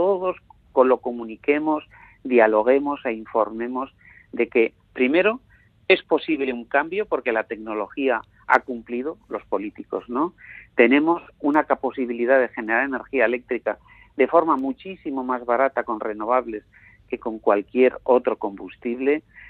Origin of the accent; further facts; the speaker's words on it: Spain; a mí personalmente, como español